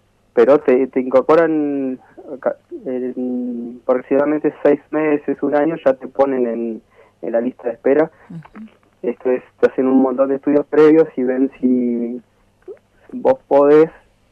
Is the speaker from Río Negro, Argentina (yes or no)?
yes; Sierra Grande, Río Negro, Argentina; now in Río Colorado, Argentina; Oriundo de Sierra Grande, pero actualmente vivo en Río Colorado.